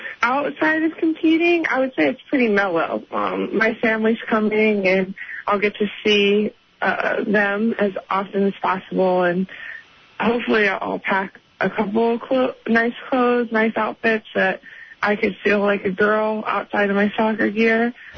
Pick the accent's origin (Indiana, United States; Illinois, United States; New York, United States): Indiana, United States; Yeah, I'm from Indiana. Grew up playing basketball, so I love basketball.